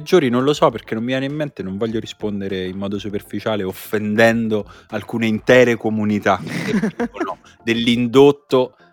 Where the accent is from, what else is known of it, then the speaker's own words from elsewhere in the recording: Rome, Lazio, Italy; Siamo romani.